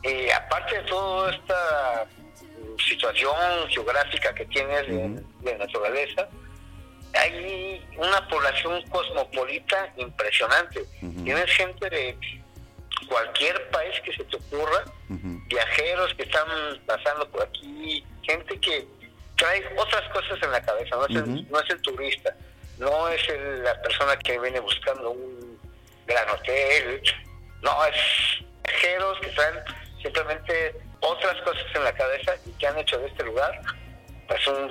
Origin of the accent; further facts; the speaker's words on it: Mexico City, Mexico; now in Puerto Escondido, Mexico; Yo soy del DF, viví durante 27 años en la Ciudad de México